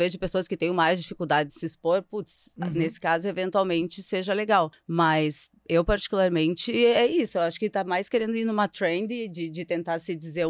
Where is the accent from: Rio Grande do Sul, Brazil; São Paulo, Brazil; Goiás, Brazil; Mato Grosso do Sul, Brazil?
Rio Grande do Sul, Brazil; Preciso dizer, eu sou gaúcha